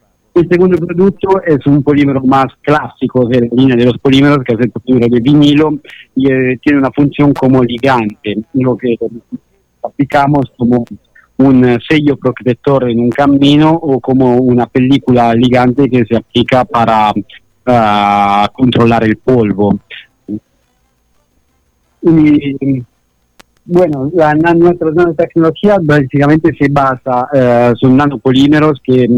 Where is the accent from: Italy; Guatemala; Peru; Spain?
Italy; soy ingeniero civil, soy italiano y trabajo para una empresa española